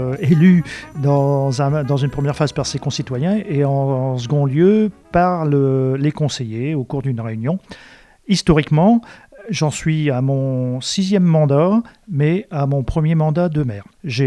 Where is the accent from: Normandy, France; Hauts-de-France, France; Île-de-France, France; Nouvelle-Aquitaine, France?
Hauts-de-France, France; Cambrai; born there; j'aime mon village, j'ai les deux pieds aussi dans la terre, j'y suis quasiment né, même si je suis né à Cambrai.